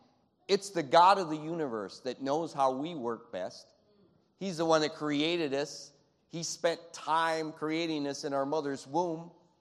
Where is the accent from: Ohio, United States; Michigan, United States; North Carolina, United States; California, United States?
Michigan, United States; And you should say, yes. I came from Michigan.